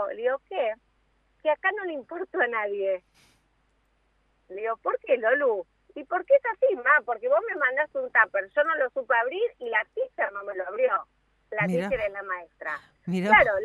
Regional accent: Argentina; somos argentinos

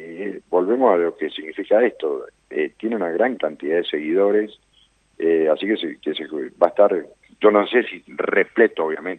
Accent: Mendoza, Argentina; más que nada como mendocino e hincha del deporte

